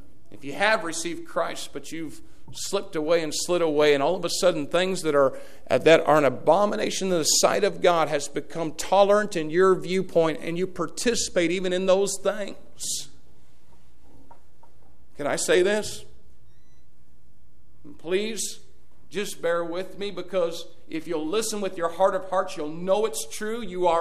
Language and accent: English; United States; But you know what? I'm an American.